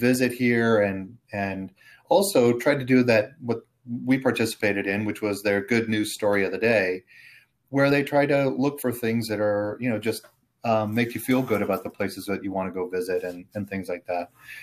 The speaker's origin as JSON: {"language": "English", "region": "California", "country": "United States", "tie": "born or raised there", "said": "And I grew up in Southern California."}